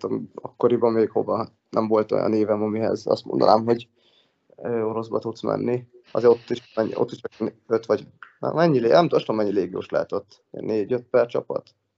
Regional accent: Hungary; now in Finland; Magyar, de az ő szemükben nem vagyok úgy magyar, hogy beszélem a nyelvet ugyanúgy, ugye, mint ha svéd lennék

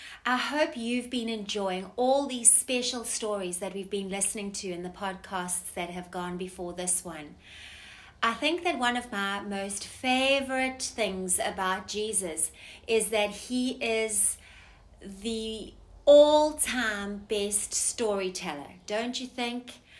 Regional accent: South Africa; born there; I'm a South African by birth.

